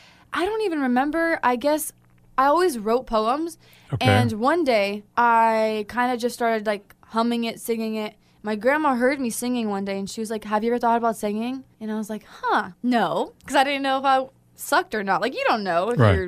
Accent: Jervis, Oregon, United States; I came from Jervis, small town. My graduating class was, I don't know, less than 100, I think.

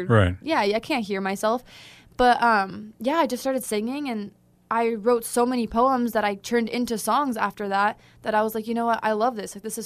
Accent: Jervis, Oregon, United States; I came from Jervis, small town. My graduating class was, I don't know, less than 100, I think.

